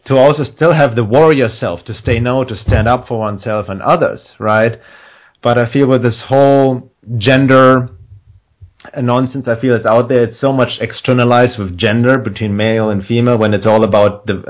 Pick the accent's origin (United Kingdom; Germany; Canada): Germany; English is a second language; now in Los Angeles, United States; I came from Germany to the U.S. And I remember in the first few months I was in Los Angeles